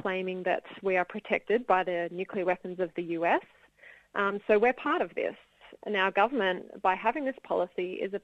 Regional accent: Australia; So as the Australian population, we have a really important role to push for these policies to end.

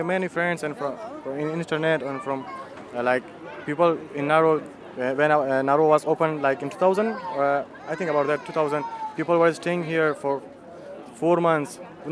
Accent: Afghanistan; also born or lived in Pakistan; we are Hazara. First, Hazara from Afghanistan. We didn't have any place in Afghanistan, and when we came out from Afghanistan to Pakistan, same in Pakistan, they are killing Hazara people.

